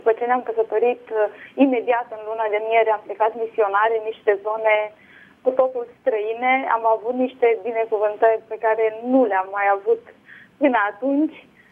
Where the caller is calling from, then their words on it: Bucharest, Romania; și vă sunt din București.